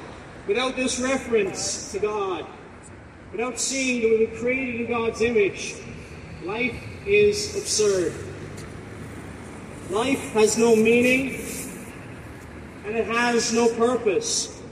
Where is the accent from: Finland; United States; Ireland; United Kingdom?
Ireland; Cork, Munster; I was raised in a Roman Catholic home. I'm originally from Cork.